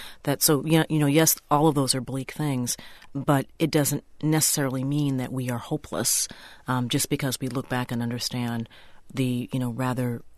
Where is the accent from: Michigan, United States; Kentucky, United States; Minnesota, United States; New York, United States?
Minnesota, United States; maybe it's because I'm a Minnesotan and so there's, you know, optimism is just sort of baked in my DNA.